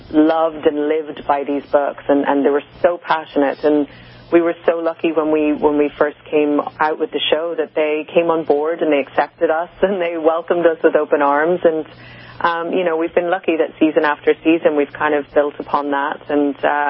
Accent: Ireland; And it's a beautiful thing as an Irish person who many of my ancestors

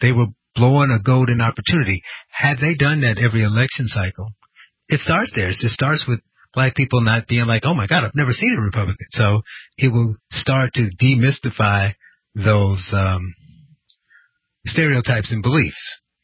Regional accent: Gary, Indiana, United States; And I grew up in Gary, Indiana. Majority black town. Most people were Democrats.

